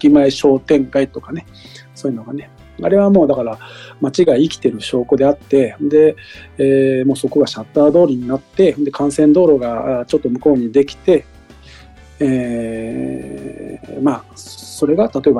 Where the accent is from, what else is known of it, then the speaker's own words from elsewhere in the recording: Kanda, Fukuoka, Japan; 今度はうちの田舎の神田町、福岡県の神田町なんですけど